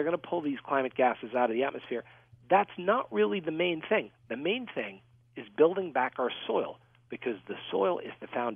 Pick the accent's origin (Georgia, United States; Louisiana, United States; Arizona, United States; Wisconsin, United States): Louisiana, United States; Well, I grew up in Louisiana, and I watched members of my family get sick, get cancers, lymphoma, leukemia, all of that stuff